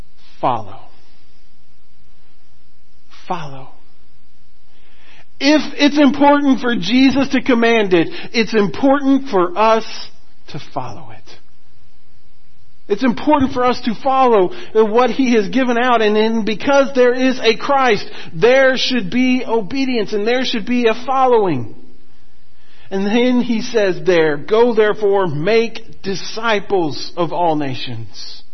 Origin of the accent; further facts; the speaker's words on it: Texas, United States; accent: Texan; As best as my Texan can get it.